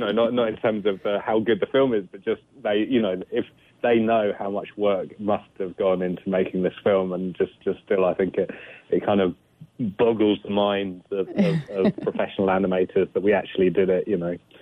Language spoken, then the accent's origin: English; United Kingdom; I think growing up in Britain and the background that I come from